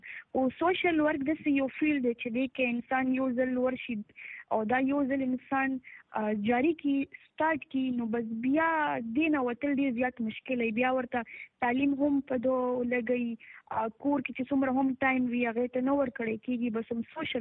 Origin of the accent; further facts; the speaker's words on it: Peshawar, Khyber Pakhtunkhwa, Pakistan; زه بیسیکلی هم د پېښور یم د پېښور سره تعلق لرم او د عبدری کلی یم